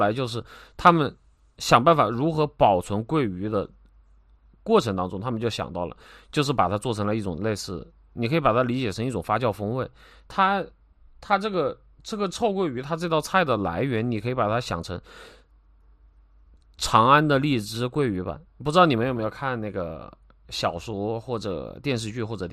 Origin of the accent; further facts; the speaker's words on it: Wuhan, Hubei, China; 因为我作为武汉人，我对武汉菜从小吃到大，